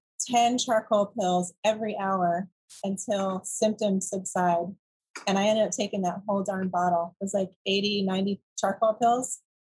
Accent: Hawaii, United States; I said, I'm from Maui.

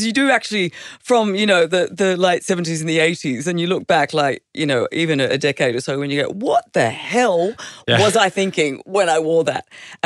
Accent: Queensland, Australia; also born or lived in Stanthorpe, Australia / Western Sydney, Australia; I grew up in Queensland. I was, you know, I was Gold Coasting when it was a single lane highway from Brisbane to the Gold Coast. And, you know, we lived on a farm in Stanthorpe

